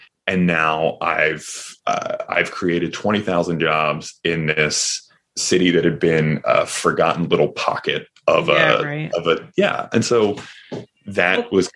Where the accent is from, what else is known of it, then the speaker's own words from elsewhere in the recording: Upper Darby, Pennsylvania, United States; So I grew up outside Philadelphia, and Philadelphia is ostensibly one of those kind of coastal cities, but we grew up in this one section called Upper Darby, and Upper Darby and Delaware County, Pennsylvania are kind of like the Rust Belt section